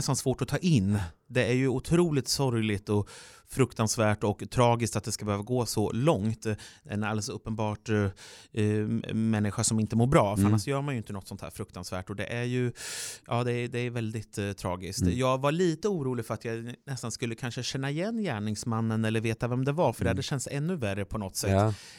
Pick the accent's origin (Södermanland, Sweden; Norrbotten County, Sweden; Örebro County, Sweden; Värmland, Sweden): Örebro County, Sweden; Örebro; Men det är ju min gamla hemstad. Jag är uppväxt i Örebro